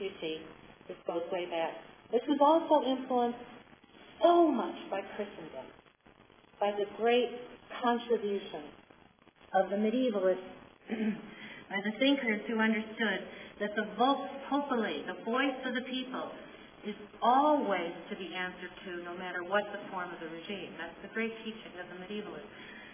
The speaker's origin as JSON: {"language": "English", "region": "Illinois", "country": "United States", "said": "the mob around the time Lincoln in my home state was trying to talk to people in Alton, Illinois"}